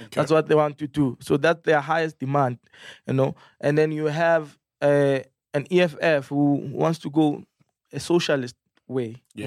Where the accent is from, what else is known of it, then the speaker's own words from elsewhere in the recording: South Africa; I'm fine. I'm a South African. I'm a person.